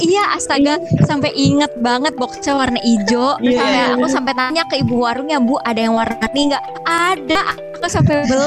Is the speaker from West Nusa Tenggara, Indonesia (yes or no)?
no; East Jakarta, Jakarta, Indonesia; Jadi karena aku anak Jakarta Timur dibanding sama teman-teman aku yang tinggalnya Jakarta Barat, Jakarta Utara